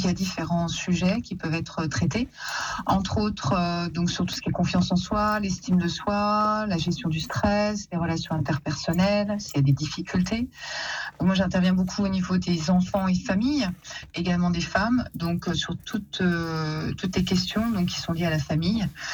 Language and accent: French; Bourgogne-Franche-Comté, France; quand j'étais donc dans ma région d'origine, en Bourgogne